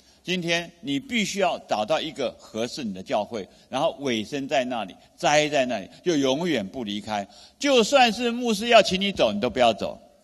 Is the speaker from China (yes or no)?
no; Taiwan; 我跟你讲，我从台湾来哈，台湾很多年轻人现在不想要结婚